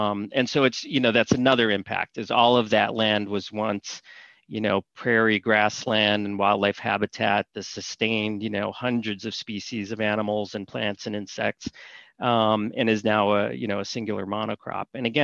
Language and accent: English; Chicago, Illinois, United States; I grew up in Chicago, so I was used to the prairies, and, you know, drive outside Chicago and it is flat